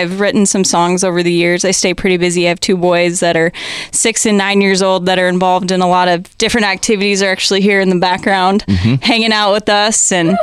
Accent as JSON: {"language": "English", "town": "Leon", "region": "Iowa", "country": "United States", "said": "So I come from Leon, so that's down on the Missouri border, about an hour south of Des Moines."}